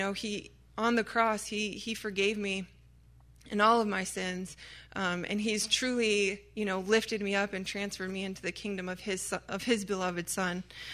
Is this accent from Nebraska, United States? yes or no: yes; Nebraska, United States; Now, growing up in Nebraska, you know, the Texans kind of have they walk a little higher than everyone else, I think.